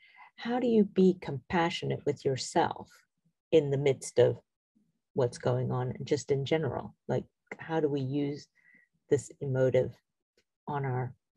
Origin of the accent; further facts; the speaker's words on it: Zambia; I was raised in Zambia